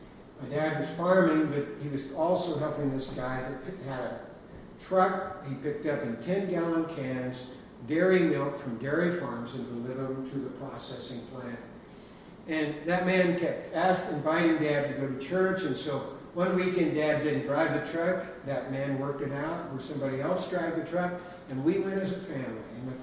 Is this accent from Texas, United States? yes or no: yes; Amarillo, Texas, United States; born there; also born or lived in Colorado; I was born in Amarillo, Texas, at a very early age. Dad was a farmer, my wife's dad's a farmer. And we moved to Texas, from Texas to Colorado when I was just about 1 year of age